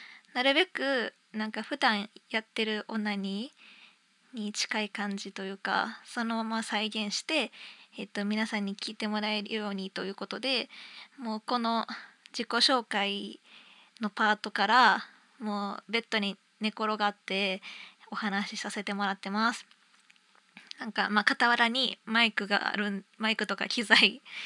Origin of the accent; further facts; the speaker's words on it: Kansai, Japan; accent: Kansai; まあ一応関西出身なんで関西弁でやらせてもらおうと思います。